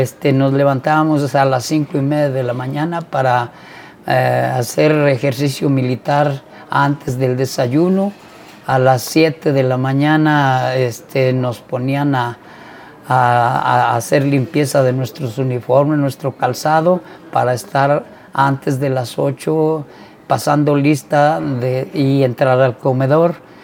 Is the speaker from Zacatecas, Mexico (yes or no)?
yes; Juchipila, Zacatecas, Mexico; also born or lived in Apozol; Yo soy nacido en Apozol, Zacatecas, estudié la primaria y la secundaria en Juchipila, Zacatecas